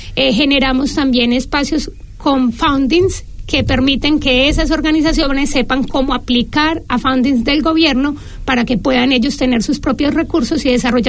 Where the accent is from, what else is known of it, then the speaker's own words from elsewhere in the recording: Medellín, Antioquia, Colombia; moved away as an adult; now in New Zealand; soy de Medellín, Colombia. Llegué hace 7 años a Nueva Zelanda con la intención de aprender inglés desde cero